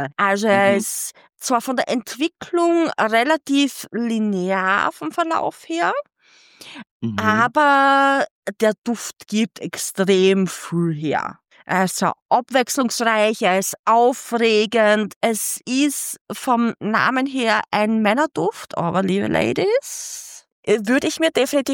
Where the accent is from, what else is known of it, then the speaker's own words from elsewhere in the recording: Styria, Austria; Wir kommen ja aus der Südsteiermark